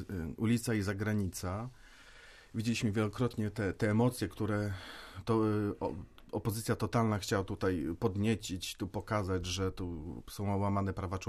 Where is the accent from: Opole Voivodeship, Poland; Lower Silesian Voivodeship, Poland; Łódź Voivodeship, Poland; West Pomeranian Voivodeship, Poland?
West Pomeranian Voivodeship, Poland; Szczecin; jak my ze Szczecina jechaliśmy do Warszawy